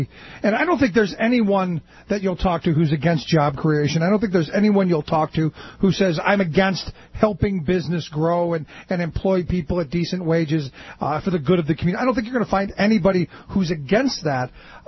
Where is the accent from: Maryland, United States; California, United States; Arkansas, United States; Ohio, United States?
Ohio, United States; Cleveland; where I grew up in Cleveland, we had a mayor who ended up being governor